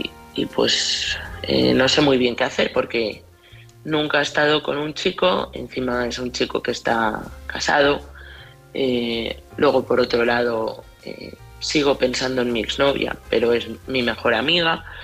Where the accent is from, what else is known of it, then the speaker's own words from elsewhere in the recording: Madrid, Community of Madrid, Spain; de Madrid.